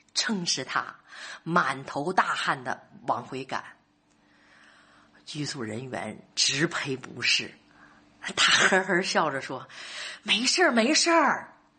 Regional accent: Northeast China, China; 像我们东北人说的是个软柿子好捏

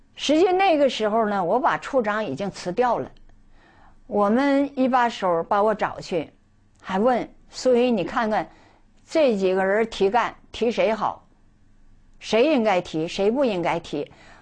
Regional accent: Northeast China, China; accent: Northeastern Mandarin; 我们东北话叫唠嗑，就是说话聊天的意思。

